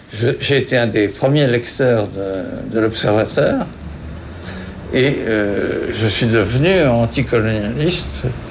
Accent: France; moi qui étais un patriote français

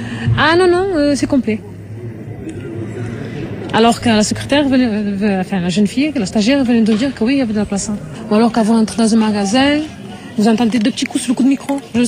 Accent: France; Je suis française.

